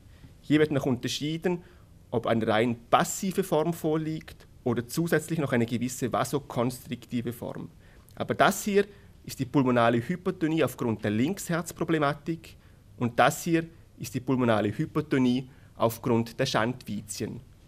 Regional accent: Bern, Switzerland; ich komme aus der Schweiz, aus Bern.

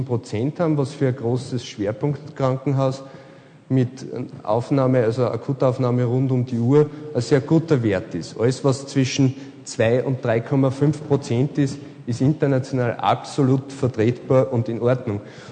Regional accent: Austria; Nur bei uns in Österreich ist das nicht denkbar.

